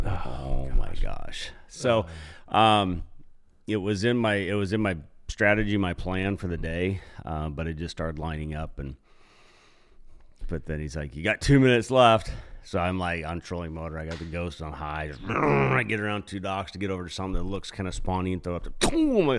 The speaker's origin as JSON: {"language": "English", "town": "Auburn", "region": "California", "country": "United States", "said": "from Auburn, California."}